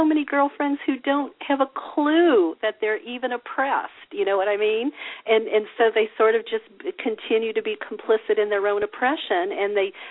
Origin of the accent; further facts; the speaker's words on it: Southern United States, United States; for me, you know, growing up in the South, you were taught to be nice.